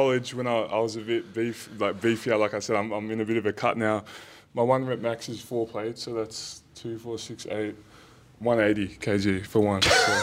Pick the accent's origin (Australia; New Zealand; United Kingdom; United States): Australia; Like I'm an Aussie at heart. Yeah, I just love being back here in Australia and Melbourne for sure